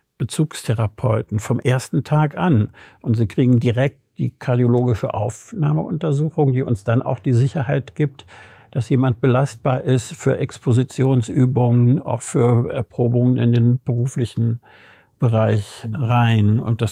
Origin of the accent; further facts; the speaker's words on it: Rhineland, Germany; ich bin Rheinländer, ne, den Menschen über die Paragraphen zu stellen.